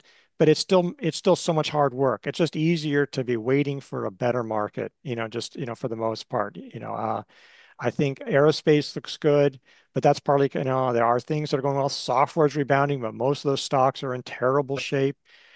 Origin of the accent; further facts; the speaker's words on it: Oregon, United States; if it's like growing up in Oregon, it would sometimes rain here, then it'd stop raining, come back, back and forth.